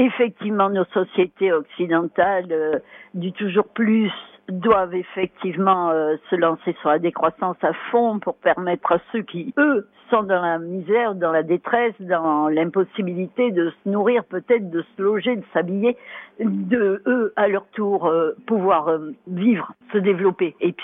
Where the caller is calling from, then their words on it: Montpellier, Occitanie, France; de Montpellier.